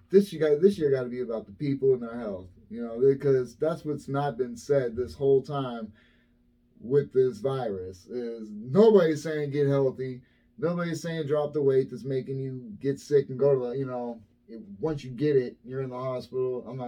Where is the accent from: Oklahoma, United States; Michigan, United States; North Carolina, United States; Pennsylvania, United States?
Pennsylvania, United States; Erie; Look, I'm from Erie, Pennsylvania. We get a lot worse than up here.